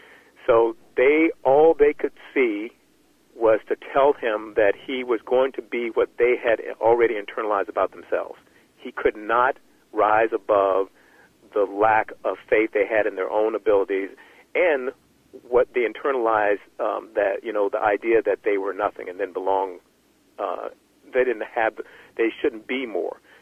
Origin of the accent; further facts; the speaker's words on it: Virginia, United States; let's say, in the South, where I grew up in Southern Virginia